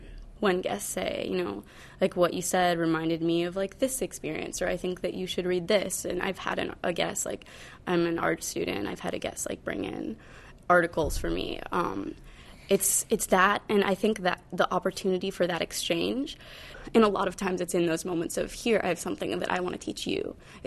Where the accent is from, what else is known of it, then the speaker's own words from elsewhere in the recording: Winchester, Massachusetts, United States; I'm from Winchester, Massachusetts, which is like 20 minutes away.